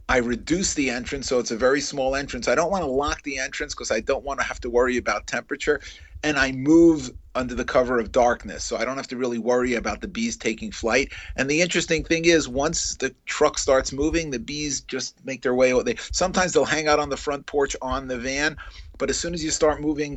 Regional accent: Teaneck, New Jersey, United States; I'm born and bred in New Jersey. My home, my primary home, is in Teaneck, New Jersey

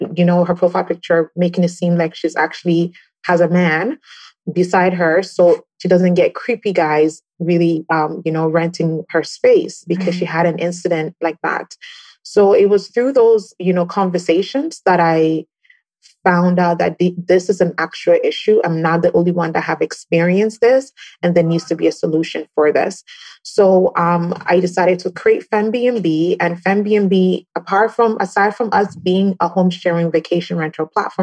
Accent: Canada; also born or lived in Ghana; So I grew up in Canada, but originally from Ghana. So I'm based in Canada right now.

